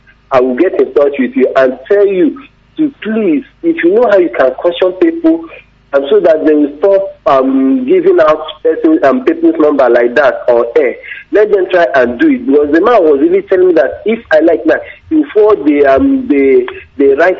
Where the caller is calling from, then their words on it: Aba, Abia, Nigeria; I'm calling from Aba